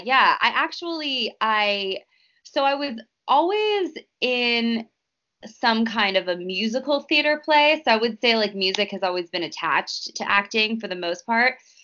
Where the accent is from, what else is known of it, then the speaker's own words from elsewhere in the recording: San Diego, California, United States; also born or lived in Upland; I was born in Upland, California, which is like near Santa Barbara area. And then my mom was like a single working mom, so we kind of bounced around a lot in throughout San Diego.